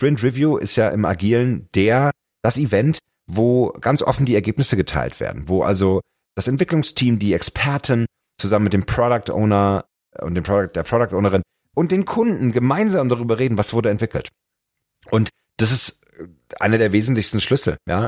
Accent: Hamburg, Germany; als Hamburger Jung

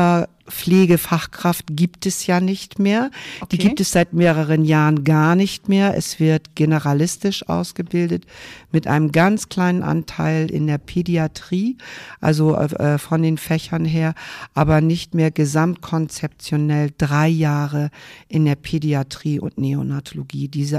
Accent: Northern Germany, Germany; first language Low German; German is a second language; Ja, ich bin sehr ländlich aufgewachsen, konnte bis zur Einschulung gar kein Hochdeutsch. Meine Muttersprache ist Plattdeutsch, muttersprachlich gesehen, und dann habe ich Hochdeutsch in der Schule gelernt.

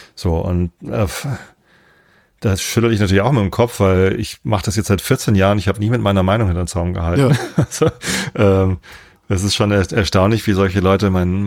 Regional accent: Visted, Lower Saxony, Germany; in Visted, da wo ich aufgewachsen bin, das kleine Dorf hier zwei Dörfer weiter, da gibt's den Visteder Berg

